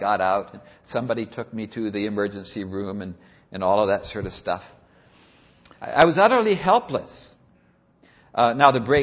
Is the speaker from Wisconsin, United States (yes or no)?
no; California, United States; I grew up in California, about 15 miles from the ocean.